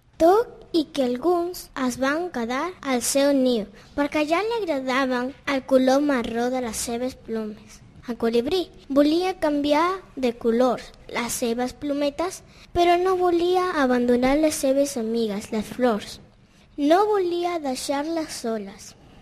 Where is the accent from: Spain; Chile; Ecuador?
Ecuador; Colime; tinc 10 anys i faig cinquè de primària. Soc de l'Equador. El meu poble es diu Colime.